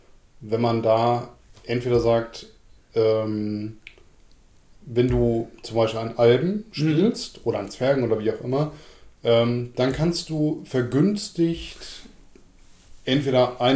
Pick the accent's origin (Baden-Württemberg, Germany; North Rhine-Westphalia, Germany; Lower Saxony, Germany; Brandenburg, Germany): Lower Saxony, Germany; born or raised there